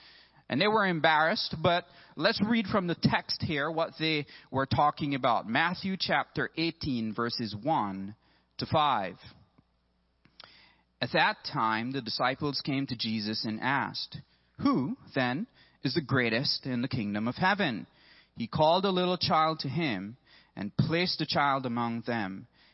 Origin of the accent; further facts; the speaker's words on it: Belize; Maybe it's just because I'm from Belize